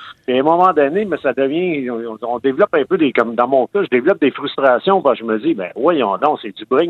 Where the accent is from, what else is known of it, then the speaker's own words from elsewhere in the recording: Quebec, Canada; Moi, je suis Québécois, je comprends qu'on est des colonisés